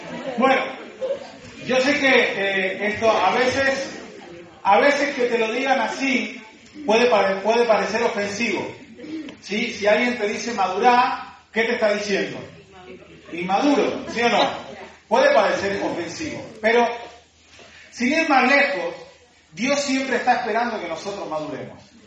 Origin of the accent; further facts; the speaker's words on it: Argentina; now in Badajoz, Spain; Como recién el pastor presentaba, soy argentino. Sí, también llevo ya 18 años en España. 12 de ellos son los que llevamos en Badajoz junto con mi esposa.